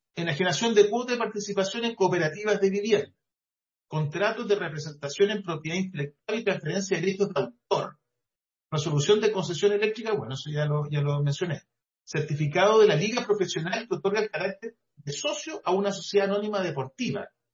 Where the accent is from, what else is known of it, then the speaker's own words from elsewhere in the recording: Valparaíso, Chile; Yo vengo de Valparaíso.